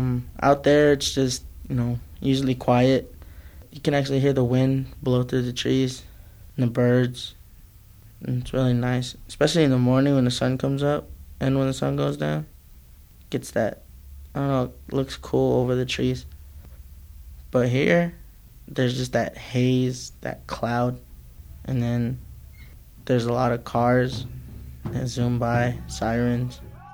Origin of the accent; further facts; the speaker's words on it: New Mexico, United States; also born or lived in Albuquerque; I'm from the Navajo Nation, the red Arizona hills to the forest of Raymond, New Mexico. I know I was born here in Albuquerque, but I don't consider Albuquerque home. It just never has been. You know, I grew up out there.